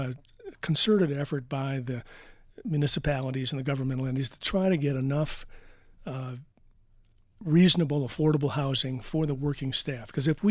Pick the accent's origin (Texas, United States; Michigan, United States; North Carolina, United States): Michigan, United States; Detroit; I'm from Detroit. You know, we had same kind of hard, icy snow in the east.